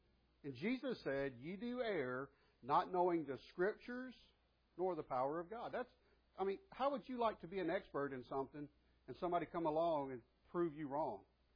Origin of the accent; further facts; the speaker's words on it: Florida, United States; also born or lived in Georgia; And I was born and raised in North Florida, South Georgia, right there across the border. Just to give you a picture. So when I tell people I'm from Florida, they think, Disney World and South Florida.